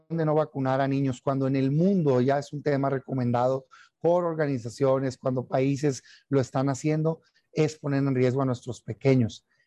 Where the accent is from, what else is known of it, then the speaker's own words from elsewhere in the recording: Mexico; pero lo digo como mexicano y lo digo como ciudadano.